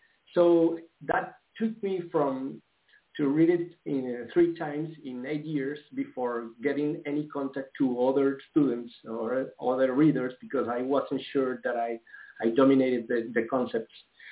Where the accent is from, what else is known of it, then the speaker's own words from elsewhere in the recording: Colombia; I'm from Colombia, and I started to search for the truth. I'm from a Catholic family